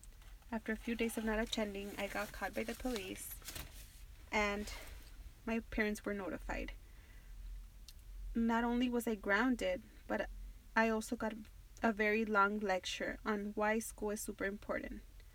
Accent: Northridge, California, United States; I grew up in Northridge, California. My parents and I lived in a one-bedroom apartment.

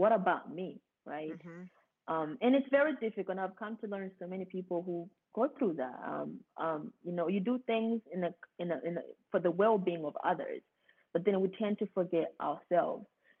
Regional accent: Burundi; moved away; also born or lived in Democratic Republic of the Congo; I was originally born from Democratic Republic of the Congo, but I was raised in Burundi due to war. My family had to escape my original country, which is Congo, and we decided to, and then we went to move to Burundi and live there for many years as refugees.

